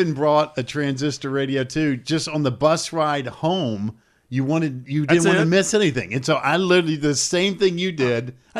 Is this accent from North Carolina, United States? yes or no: yes; North Carolina, United States; And again, growing up in North Carolina, that was just part of the gig, man.